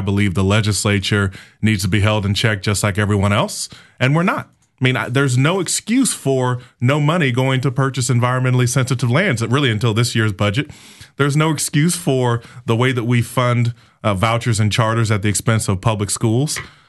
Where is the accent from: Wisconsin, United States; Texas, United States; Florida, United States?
Florida, United States; Jacksonville; born there; We're actually in Jacksonville, and I was born in Jacksonville.